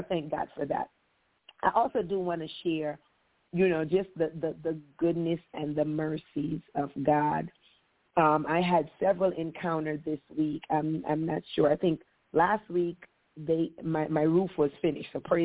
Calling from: Maryland, United States; I'm calling from the Maryland, D.C., Virginia

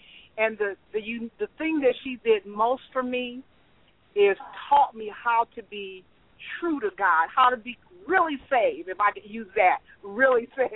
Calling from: Ohio, United States; Okay, I'm calling from Ohio.

